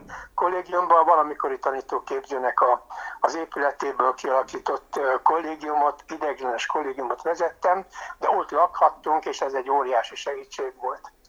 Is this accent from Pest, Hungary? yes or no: yes; Pest, Hungary; born there; nem idevalósi, nem megyei vagyok, Pest megyében születtem, és hát onnan pályáztam akkor ide